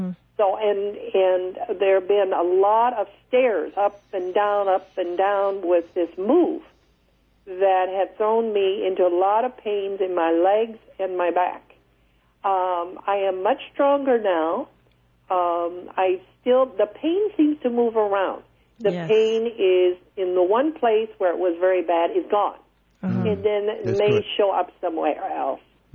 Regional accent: Washington, District of Columbia, United States; Well, I was born in Georgetown Hospital in Washington, D.C. in 1937.

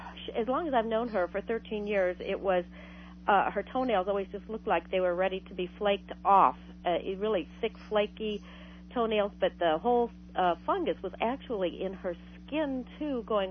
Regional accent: Anaheim, California, United States; Well, okay. I'm from Anaheim.

